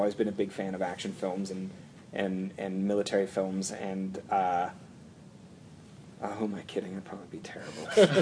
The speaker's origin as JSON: {"language": "English", "country": "Canada", "said": "Of course, I'm a Canadian myself."}